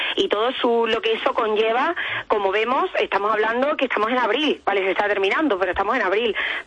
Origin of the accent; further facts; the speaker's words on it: Guadalupe, Extremadura, Spain; Fenomenal, mi tierra.